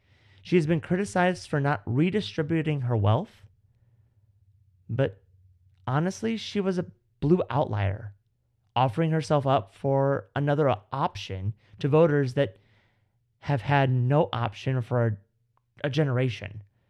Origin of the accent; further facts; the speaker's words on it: Missouri, United States; We've born and raised in Missouri, right? We grew up. We are a product of the upbringing of our families that are pretty much set up residence in Missouri for their entire lives.